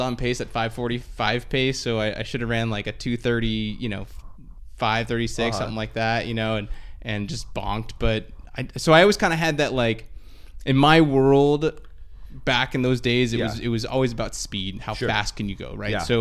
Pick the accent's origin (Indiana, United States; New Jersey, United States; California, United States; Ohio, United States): California, United States; I grew up in Orange County, so okay. Southern California. I came to Chico for college.